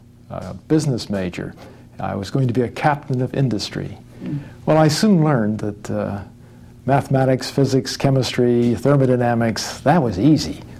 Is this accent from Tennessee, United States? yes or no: no; Pennsylvania, United States; also born or lived in Greensburg; I was born in Greensburg, Pennsylvania. Mm-hmm. And then my parents moved to Pittsburgh, so I grew up just north of Pittsburgh.